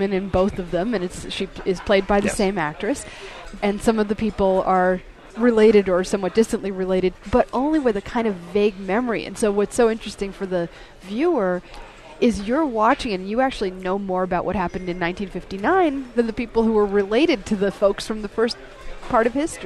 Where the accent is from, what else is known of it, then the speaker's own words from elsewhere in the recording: Southeast, United States; Well, and the thing is, I mean, as a Southerner and a Southeasterner